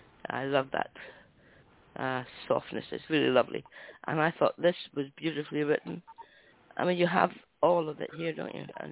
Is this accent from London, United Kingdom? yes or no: no; Scotland, United Kingdom; I can do that because I'm Scottish.